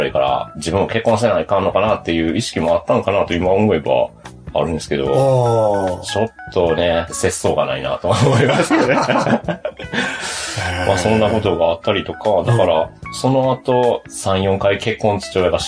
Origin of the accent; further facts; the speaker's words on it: Takatsuki, Osaka, Japan; moved away as an adult; 出身は高槻市で、生粋の大阪人で18歳まで大阪にいたんですよね。